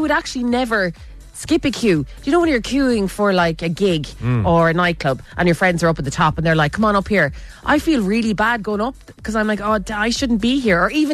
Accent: Ireland; us being Irish are kind of very reluctant to, you know, we don't like confrontation.

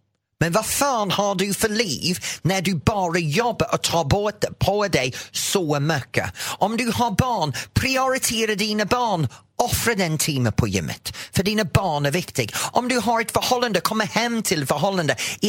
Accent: England, United Kingdom; Swedish is a second language; now in Sweden; Och hemma i England, om man har linoleum i vardagsrummet, då var det, stackarn.

